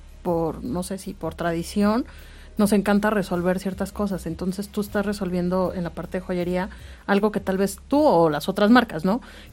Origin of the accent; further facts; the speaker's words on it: Mexico; ¿O ya en esto sí tenemos nosotros un parteaguas como mexicanos?